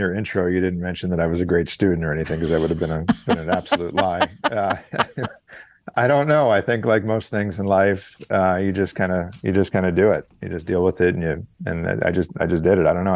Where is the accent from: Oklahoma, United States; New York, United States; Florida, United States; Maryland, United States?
New York, United States; Yeah, that's right.